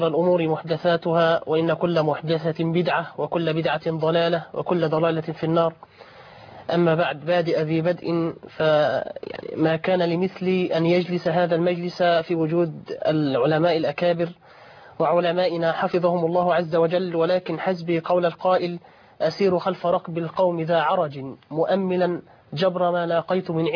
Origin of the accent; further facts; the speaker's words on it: Qallin, Kafr El Sheikh Governorate, Egypt; born there; من مواليد محافظة كفر الشيخ، مركز قلين، قرية تدعى شباس عمير. مواليد سنة 1984 ميلاديا، يعني العمر قرابة 25 عام.